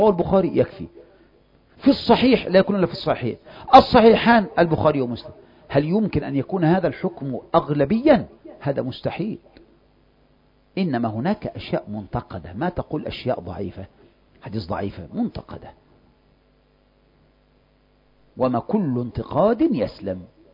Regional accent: Egypt; الشيخ مصري وأنا مصري، فالمصريان يتفقان

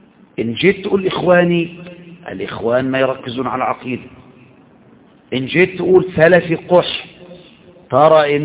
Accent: Egypt; مثل ما ترى مثلا الواقع اللي حصل عندنا في مصر

